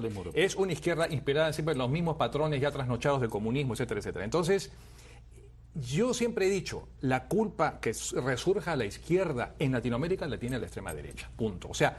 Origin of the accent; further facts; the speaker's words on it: Peru; ¿Y qué va a pasar en Perú, mi país de origen, en Perú?